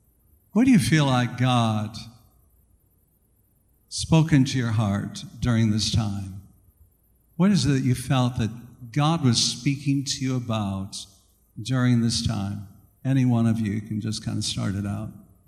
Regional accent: South Dakota, United States; When I was a youth in the youth department of the church that I grew up in out in South Dakota

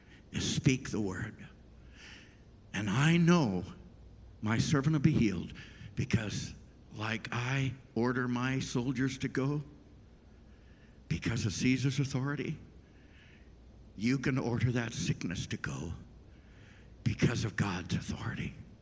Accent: Tanzania; I grew up in East Africa, in Tanganyika, going to British schools.

